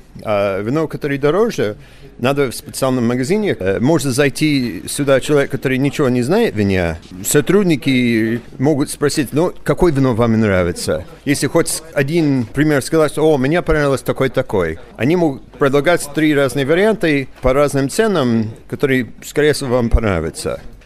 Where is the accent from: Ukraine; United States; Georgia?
United States; now in Russia; Я родом из Америки, я каждый год, когда еду летом к своим родным